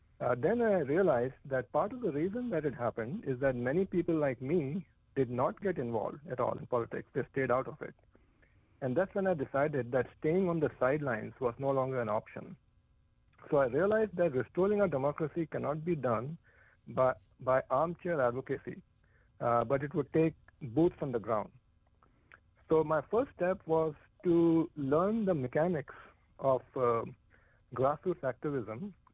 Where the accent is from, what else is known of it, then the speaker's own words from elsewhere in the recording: India; moved away as an adult; now in United States; So I grew up in India doing my undergraduate at IIT Bombay, like many other people in the U.S., and then I came to the U.S. for grad school in 1980.